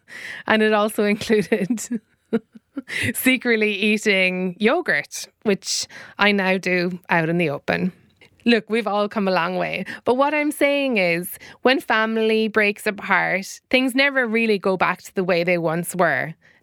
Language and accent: English; Ireland; They went to college in England and we grew up in Ireland, so they were going to another country. And even though there was eight children